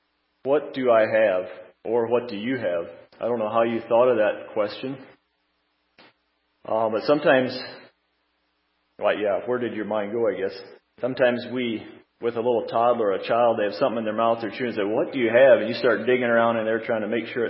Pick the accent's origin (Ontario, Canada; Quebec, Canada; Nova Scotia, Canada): Ontario, Canada; Sioux Lookout; We are from Sioux Lookout, Ontario, and part of a small community church there.